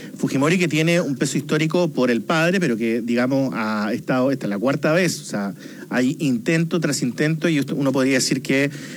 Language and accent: Spanish; Punta Arenas, Magallanes, Chile; born there; Punta Arenas sin duda, en mi corazón siempre, mi ciudad natal